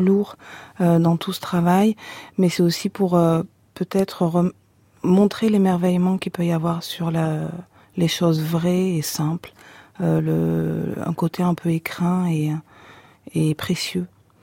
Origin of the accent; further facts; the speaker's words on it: Nouvelle-Aquitaine, France; En effet, j'ai grandi en Corrèze et enfant unique